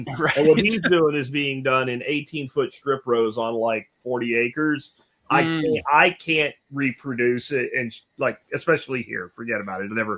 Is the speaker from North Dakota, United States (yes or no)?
no; Pennsylvania, United States; Where I grew up in Pennsylvania, we picked mushrooms in spring, summer, and fall.